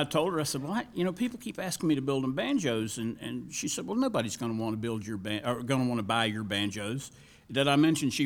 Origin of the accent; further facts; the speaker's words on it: North Carolina, United States; Growing up in North Carolina, you get to hear a lot of old-time music